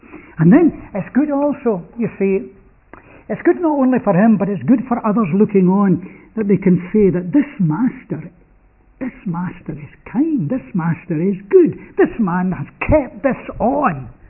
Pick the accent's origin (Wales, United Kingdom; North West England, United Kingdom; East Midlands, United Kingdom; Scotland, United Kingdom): Scotland, United Kingdom; It was to be in Europe. And that, as a Scotsman, was a big thing.